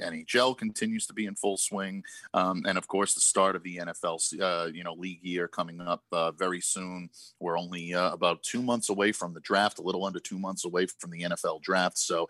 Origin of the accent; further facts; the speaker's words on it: Rhode Island, United States; I'm from Rhode Island. We're all about free stuff up right here.